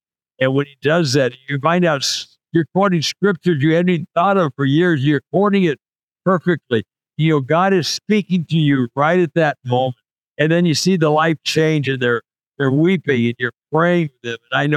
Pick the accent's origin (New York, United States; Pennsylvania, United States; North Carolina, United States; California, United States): California, United States; born there; I was born in Southern California. Are you kidding me? I was born into a Christian family.